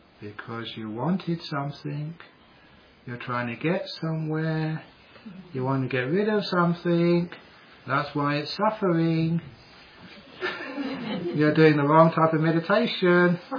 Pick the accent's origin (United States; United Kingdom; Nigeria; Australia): Australia; hi, I'm from Australia